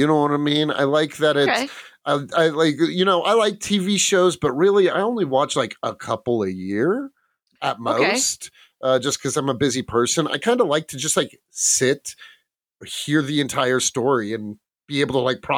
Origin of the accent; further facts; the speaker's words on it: California, United States; The San Fernando Valley.